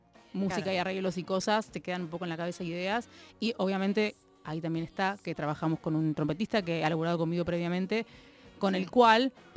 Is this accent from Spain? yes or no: no; Argentina; soy argentina y tengo mi historia propia